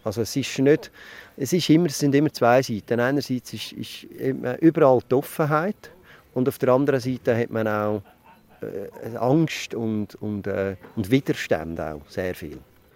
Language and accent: German; Glarus, Switzerland; Wirtschaftlich sind wir Zürich orientiert, vom Dialekt her eher in der Innerschweiz und politisch gehören wir zur Ostschweiz. Aber eigentlich gehören wir zu keiner Grossregion. Wir sind keine Innerschweizer, und wir sind auch keine Bündner. Und Ostschweizer sind wir ja auch nicht, wie man vom Dialekt angehört.